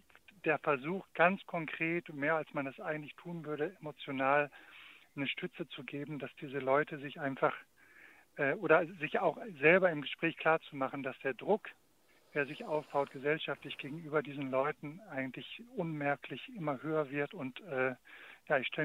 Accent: Dresden, Saxony, Germany; ich komme aus Dresden

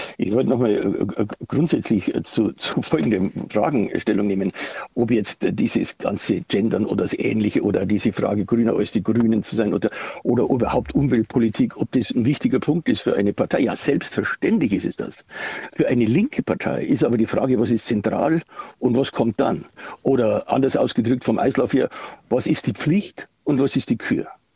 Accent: Bavaria, Germany; Selbst in meiner Heimatstadt, also wo ich meinen Wahlkreis habe, da habe ich immer die besten Ergebnisse, mit den besten Ergebnissen in Bayern gehabt

